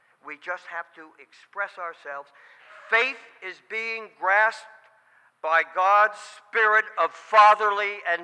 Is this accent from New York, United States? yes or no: yes; Bronx, New York, United States; Growing up in the Bronx, I learned a couple things that's really helped me survive.